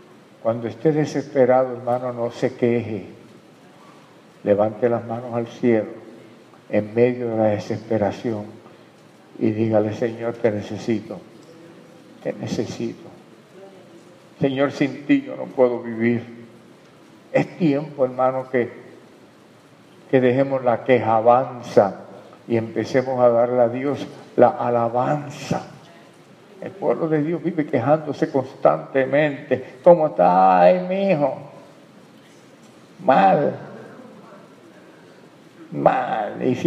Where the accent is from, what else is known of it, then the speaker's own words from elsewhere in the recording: Caguas, Puerto Rico; hablaba de mi pueblo, de Caguas, ¿verdad? Y ya yo la conocía y yo entraba y yo de nene iba a visitarla.